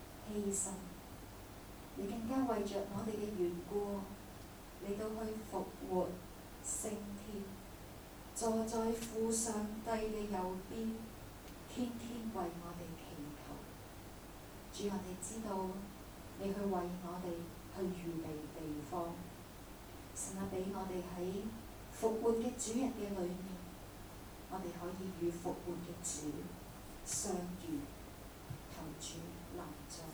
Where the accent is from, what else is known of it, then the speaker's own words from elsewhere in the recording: Hong Kong; 咁而我哋香港人咧，以往咧，我哋嘅復活節係點樣過咧？